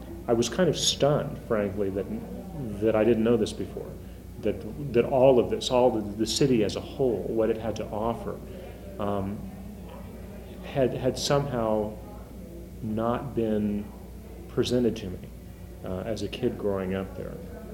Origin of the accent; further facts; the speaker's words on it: San Antonio, Texas, United States; But for me, growing up in the Anglo suburbs, it was completely possible to not be aware of the city's roots and the city's cultures.